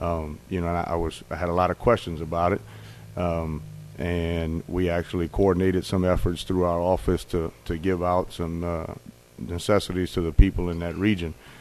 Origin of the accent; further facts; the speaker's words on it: Thibodaux, Louisiana, United States; But obviously born and raised in Thibodaux, my father and grandfather originally started the business in Chauvin.